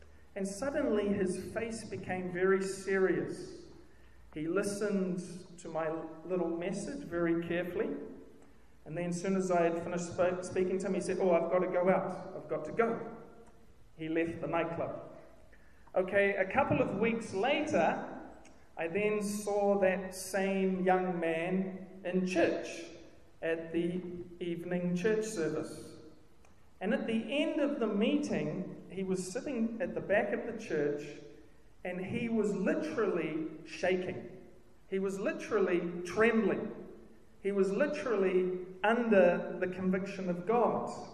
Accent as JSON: {"language": "English", "town": "Whangarei", "region": "Northland", "country": "New Zealand", "tie": "born or raised there", "said": "This is also in Whangarei, my hometown."}